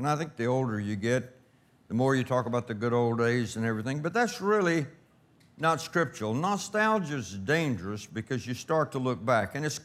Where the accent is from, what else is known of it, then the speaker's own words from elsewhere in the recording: Louisiana, United States; born there; I was born in South Louisiana among Cajuns.